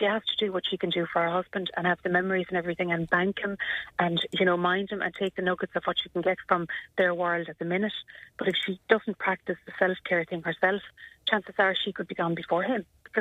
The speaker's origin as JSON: {"language": "English", "country": "Ireland", "said": "As Irish people, we're really bad to nurture relationships, especially when we don't feel great."}